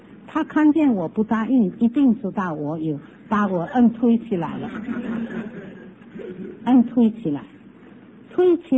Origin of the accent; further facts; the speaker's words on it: Fujian, China; Chinese is a second language; 而且我是福建人啊，这个国语也不会讲